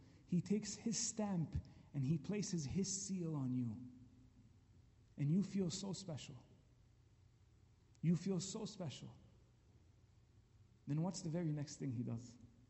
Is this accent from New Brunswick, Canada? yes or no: no; Montreal, Quebec, Canada; I grew up in Montreal